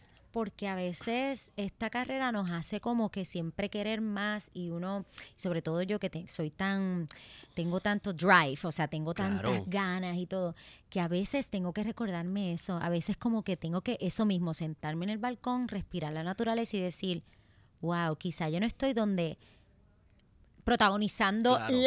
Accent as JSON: {"language": "Spanish", "country": "Puerto Rico", "said": "ahora vengo a mi tierra"}